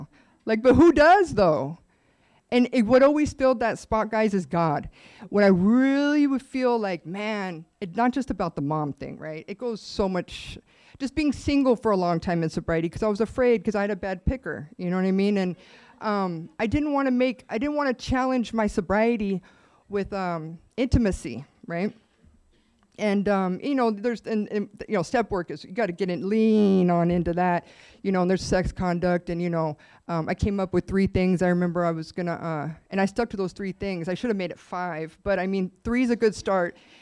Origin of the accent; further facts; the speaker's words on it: Chula Vista, California, United States; I grew up in Chula Vista for the first 10 years